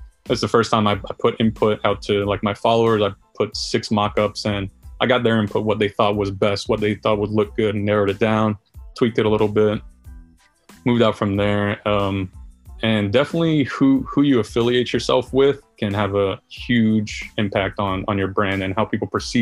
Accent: Atlanta, Georgia, United States; I think the first one was DJ Baby U, growing up in Atlanta, listening to him on the radio

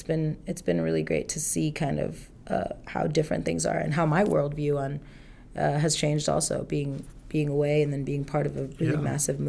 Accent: South India, India; I mean, I'm South Indian, so they're very blunt.

